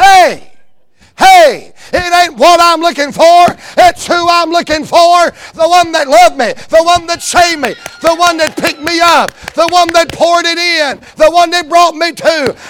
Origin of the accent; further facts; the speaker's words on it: the South, United States; Because I'm from the South, I'm going to call him Bubba.